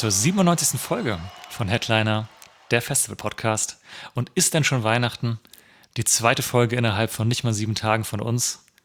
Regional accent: Hesse, Germany; ich bin ja Hesse ursprünglich

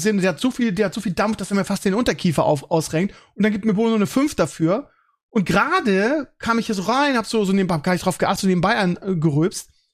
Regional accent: Northern Germany, Germany; Ich komme auch aus dem Norden.

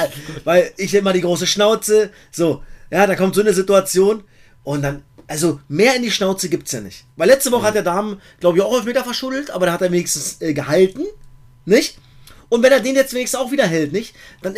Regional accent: East Germany, Germany; Ich bin halt auch ein Ossi

